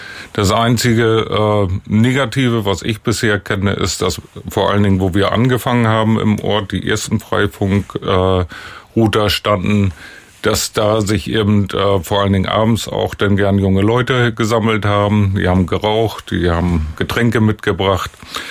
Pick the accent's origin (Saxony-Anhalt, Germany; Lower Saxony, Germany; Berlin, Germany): Lower Saxony, Germany; Bad Bevensen; Also ich komme aus Bad Bevensen, wir haben ca. 9000 Einwohner